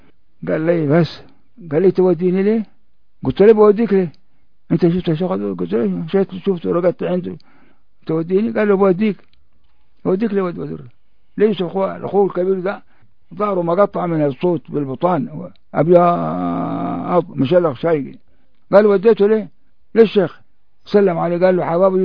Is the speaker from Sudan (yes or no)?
yes; Al Jereif West, Khartoum, Sudan; قلت له أنا من الجريف الغربي